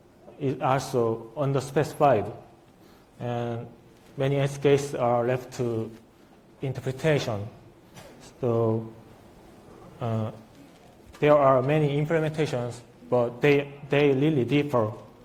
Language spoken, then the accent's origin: English; Seoul, South Korea; I'm from Seoul, Korea. It was about 20 hours from there to here.